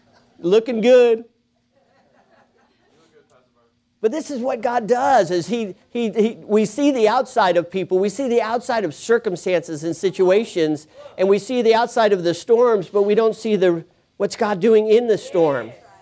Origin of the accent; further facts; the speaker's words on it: California, United States; as I'm from California a little bit here.